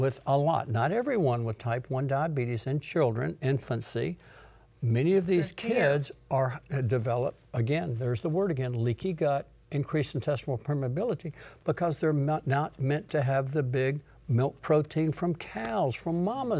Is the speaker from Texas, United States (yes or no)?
no; Mississippi, United States; born there; I was born in Mississippi in the South. I was taught to eat, if you had beans or butter beans, there was bacon grease in there.